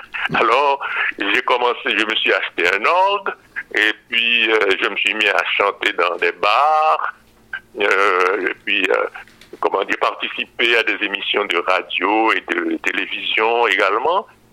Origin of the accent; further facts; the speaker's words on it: Haiti; now in France; Et puis, quand j'ai quitté Haïti, quand je suis allé en France, j'ai continué dans cette lancée de musique populaire aussi